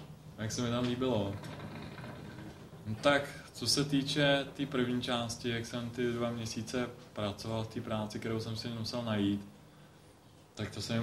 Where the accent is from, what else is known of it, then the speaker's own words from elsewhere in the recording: Bohemia, Czechia; slyšel, že jsme z Čech